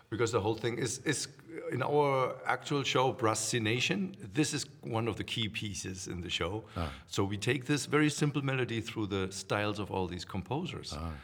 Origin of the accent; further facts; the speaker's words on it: Germany; Of course, the German roots come because I'm from Germany